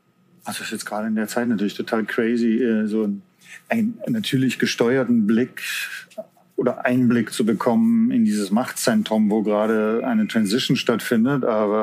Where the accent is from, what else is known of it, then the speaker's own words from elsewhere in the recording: Stuttgart, Baden-Württemberg, Germany; Ich komme aus Stuttgart, da gab es